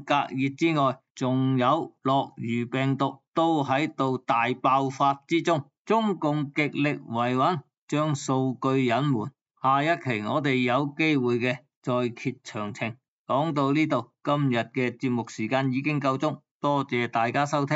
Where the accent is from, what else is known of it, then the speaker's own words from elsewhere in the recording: Hong Kong; 我们香港人说的坐紧艇啊